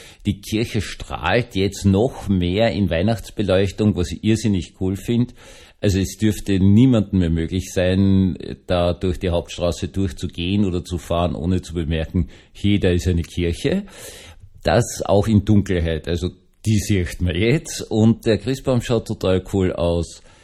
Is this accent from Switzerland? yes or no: no; Austria; Also ich bin Österreicher